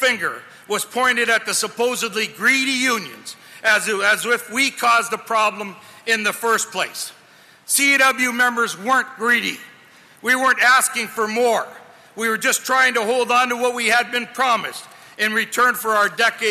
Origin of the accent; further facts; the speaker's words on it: Windsor, Ontario, Canada; the city of Windsor, and I've got a heartbeat for the city of Windsor, obviously that's my hometown.